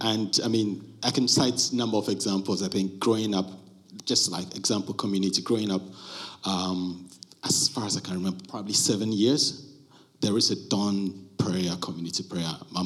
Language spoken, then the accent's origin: English; Ghana; That was the sense that I grew up in.